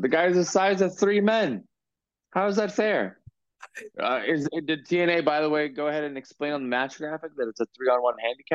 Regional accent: United States; growing up in America … wasn't warmly received.

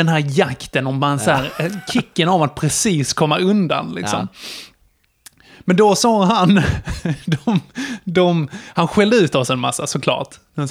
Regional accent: Sweden; utanför Jesse, där jag växte upp, en liten brunhåla.

